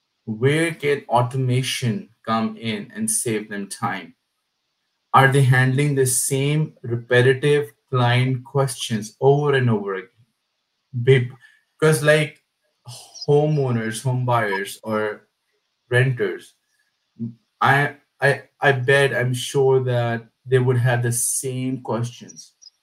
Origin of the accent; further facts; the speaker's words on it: Pakistan; moved away as an adult; now in United States; So I am from South Asia as well. I was born and raised in Pakistan. So my initial education till MBA is from there. And then I did my PhD from America.